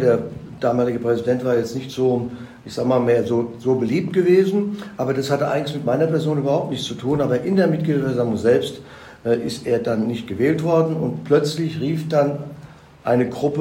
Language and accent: German; Mainz, Rhineland-Palatinate, Germany; born there; Ich bin in Mainz geboren, wollte auch ein bisschen was in Mainz bewegen.